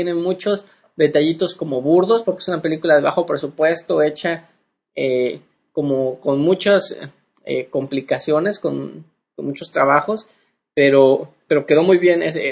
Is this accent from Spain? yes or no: no; central Mexico, Mexico; accent: central Mexico; Yo hablo como persona educada del centro del país.